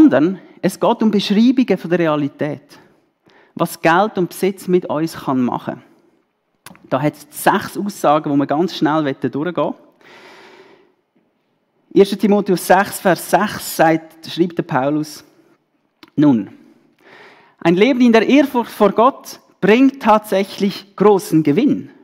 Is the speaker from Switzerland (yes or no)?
yes; Switzerland; Darum sind wir Schweizer die zufriedenste Nation der ganzen Welt.